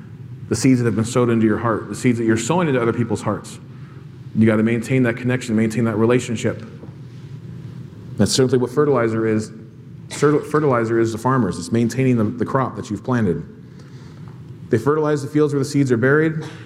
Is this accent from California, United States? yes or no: yes; California, United States; I grew up in Southern California.